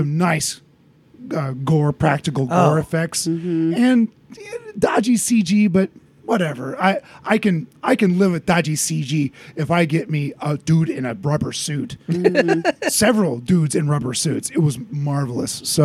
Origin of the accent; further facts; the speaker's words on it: Ohio, United States; Yeah, I grew up in Northwest Ohio where names were crazy pants